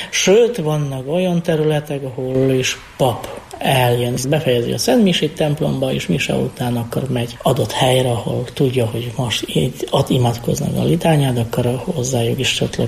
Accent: Bielsko-Biała, Silesian Voivodeship, Poland; Hungarian is a second language; Én déli részből származom, Bielszkobja a nevű városból. Ez ipari város, 190 ezeren laknak mostanában ebben a városban.

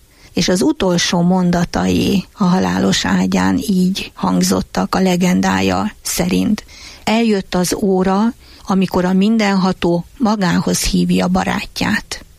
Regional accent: Miskolc, Borsod-Abaúj-Zemplén, Hungary; Én pedig miskolci lévén

